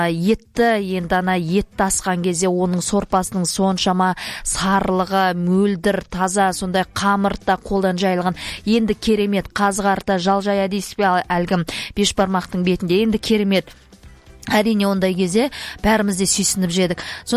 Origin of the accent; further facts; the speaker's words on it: Almaty, Kazakhstan; born there; бізде осы Алматы өңірінің осындай жерінде туғанбыз